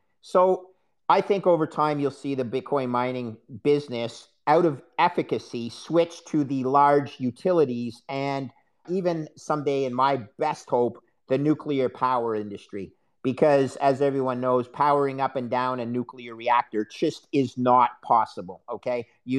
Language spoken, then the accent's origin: English; Canada; Now, I'm a Canadian. I don't really understand how your political system works.